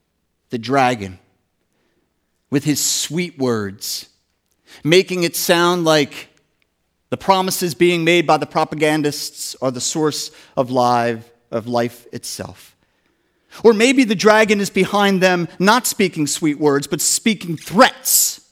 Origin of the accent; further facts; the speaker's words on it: United States; I love being an American. I will not change it.